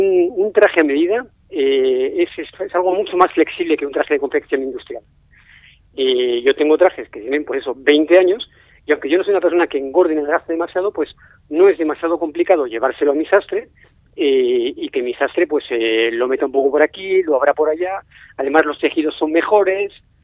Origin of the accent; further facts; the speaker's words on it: Basque Country, Spain; Yo como vasco soy de ambos.